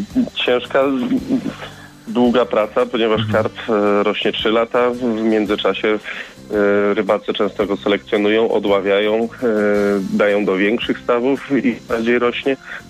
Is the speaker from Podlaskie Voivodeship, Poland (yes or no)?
no; Lesser Poland, Poland; Ja pochodzę z Małopolski, u mnie jedliśmy karpie smażone na maśle